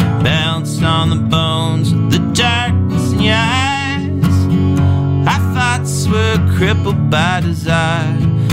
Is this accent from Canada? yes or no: yes; Alberta, Canada; now in Toronto, Canada; Yes, I live there now. I was born and raised in Alberta. But I've been in Toronto for like probably 15 years now. So it's... I can say I live in Toronto.